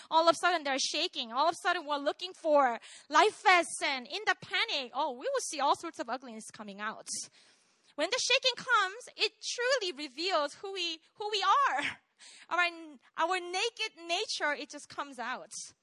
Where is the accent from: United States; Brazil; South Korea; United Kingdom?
South Korea; Busan; I am from Busan. I grew up in this island called Yeongdo, Yeong Island.